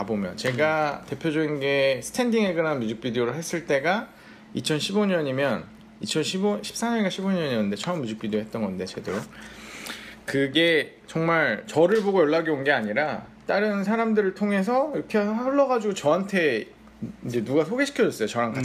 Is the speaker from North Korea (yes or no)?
no; South Korea; moved away as an adult; now in United States; 저는 유학생인데, 아, 유학생 출신, 그러니까 여기서 태어난 것도 아니고, 그러니까 한국에서 한 이제 25살, 26살 때쯤 이제 미국에 왔는데